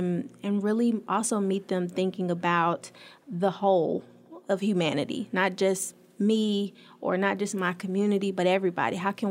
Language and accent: English; Little Rock, Arkansas, United States; someone who's always moving in the community and who loves where I'm from Little Rock, I felt the weight of that community